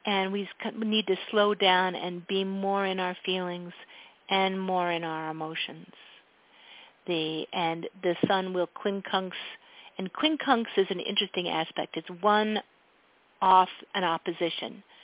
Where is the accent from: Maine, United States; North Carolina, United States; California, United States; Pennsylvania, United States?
Pennsylvania, United States; Philadelphia; Because I am also from Philadelphia.